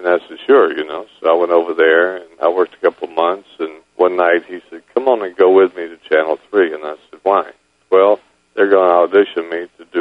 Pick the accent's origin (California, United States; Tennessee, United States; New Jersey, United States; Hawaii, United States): Tennessee, United States; Memphis; and of all the cities I've ever lived in, even though Memphis is my hometown, Louisville was the greatest place I've ever lived.